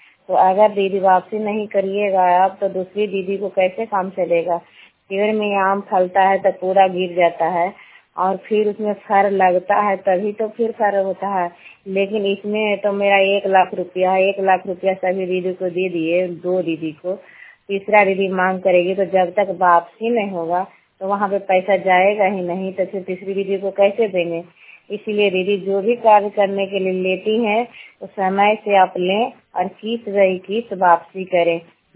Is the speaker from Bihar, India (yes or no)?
yes; Bihar, India; और मैं गंगटा की हूँ।